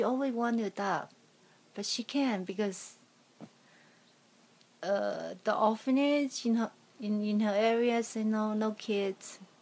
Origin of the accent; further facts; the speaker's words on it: China; When I grew up, I don't have a single toy. I always just, kids like my age, grew up in the village